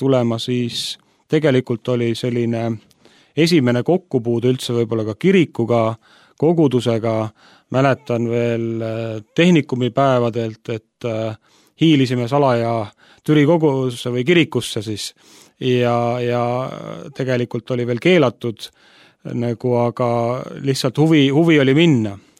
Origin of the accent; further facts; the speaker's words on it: Järva County, Estonia; Mina olen pärit Järvamaalt ja kunagi oli selline kuulus kolhoos nagu Estonia, seal olen üles kasvanud.